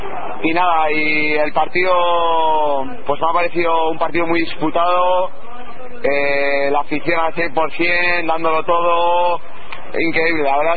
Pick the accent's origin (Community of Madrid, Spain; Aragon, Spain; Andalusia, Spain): Andalusia, Spain; Granada; lo que es los jugadores de mi tierra, en Granada